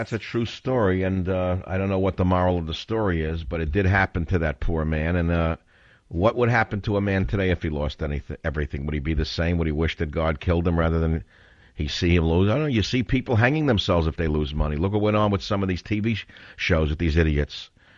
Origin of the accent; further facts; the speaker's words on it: New York City, New York, United States; moved away as an adult; also born or lived in Fiji; And then I left home. I moved away from New York City. I went and did my thing, collecting plants, working for my graduate degrees. Thousands of miles away. I was living 6,000 miles away, then 9,000 miles away in the Fiji Islands.